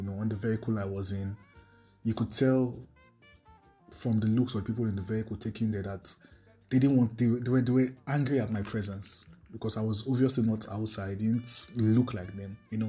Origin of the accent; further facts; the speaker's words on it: Lagos, Nigeria; You know, I've lived in Lagos most of my life. I was born in Lagos, primary school in Lagos, youth service, and then Lagos.